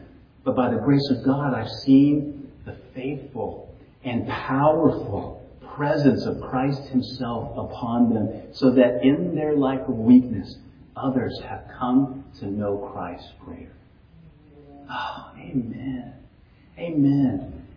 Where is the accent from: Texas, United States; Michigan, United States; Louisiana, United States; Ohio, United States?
Texas, United States; also born or lived in Seguin / San Antonio; I'm from West Texas, and it's tumbleweeds. And then I moved to Seguin, and, you know, it's small trees. And then San Antonio, there's no trees, you know.